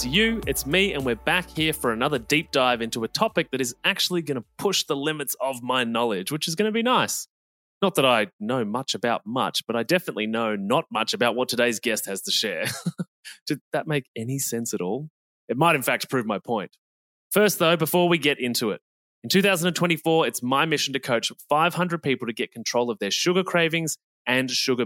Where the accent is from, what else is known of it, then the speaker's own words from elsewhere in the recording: Victoria, Australia; now in Melbourne, Australia; She's based here in Melbourne and actually originates approximately from my hometown, somewhere in the heart of Gippsland.